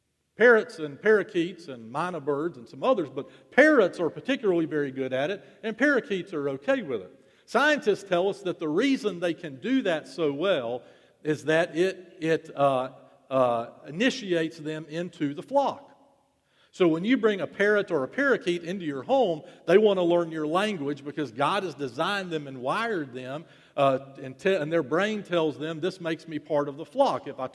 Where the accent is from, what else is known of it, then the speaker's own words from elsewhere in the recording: Winston-Salem, North Carolina, United States; When I was growing up in Winston-Salem, when I was a kid